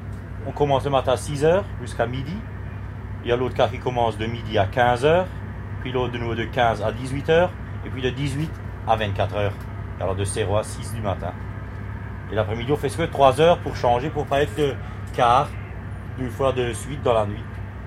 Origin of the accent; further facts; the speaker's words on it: Grand Est, France; Je viens de l'Alsace-Bossu, si vous savez où c'est. Près de Saverne. Enfin, près de Sarugnon.